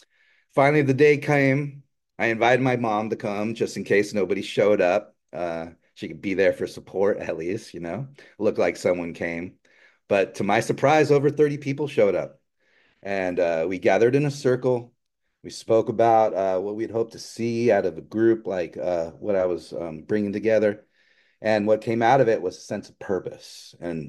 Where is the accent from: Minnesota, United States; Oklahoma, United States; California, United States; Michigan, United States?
California, United States; Los Angeles; where I grew up in my hometown of Los Angeles, California.